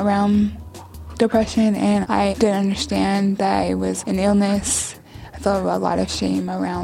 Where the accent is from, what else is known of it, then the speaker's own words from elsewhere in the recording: San Jose, California, United States; now in Pacifica, United States; I grew up in Eastside San Jose, around a lot of folks who are gang affiliated